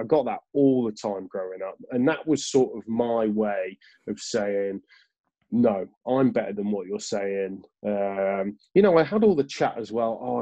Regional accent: Leicester, East Midlands, United Kingdom; born there; No, I was born in Leicester, mate.

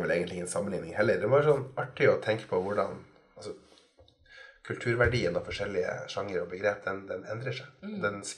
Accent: Innlandet, Norway; Og akkurat på Hedmarken der jeg kommer ifra, så var det her, så jeg blir glad når jeg hører dansebanen.

